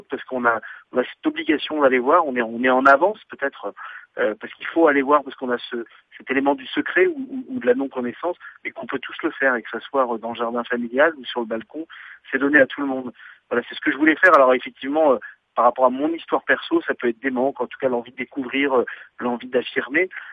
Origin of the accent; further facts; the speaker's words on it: Pays de la Loire, France; moi j'ai grandi en Vendée, en plus dans une famille où la tradition populaire est très forte, et où on allait avec mon père, ethnologue, enregistrer les papiers et les mamies du secteur.